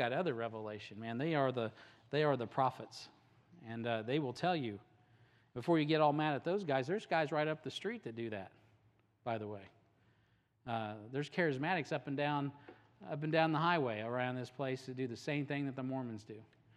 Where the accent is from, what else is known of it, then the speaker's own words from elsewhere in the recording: Missouri, United States; I'm from Jackson County, that's the Mecca for at least the Reorganized Church of Latter-day Saints and a lot of LDS.